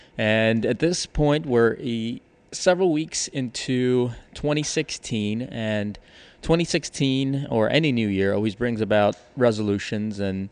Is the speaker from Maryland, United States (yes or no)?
yes; Maryland, United States; I'm a big Ravens fan because I'm from Maryland.